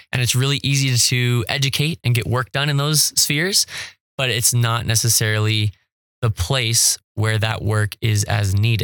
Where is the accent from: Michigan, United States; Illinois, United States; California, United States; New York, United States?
California, United States; cause I'm coming from California where my neighborhood has a carbon watch council.